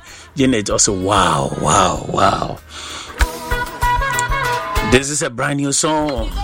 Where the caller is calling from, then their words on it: Kasoa, Central Region, Ghana; I am watching live from Kasua Mankomeda Estate.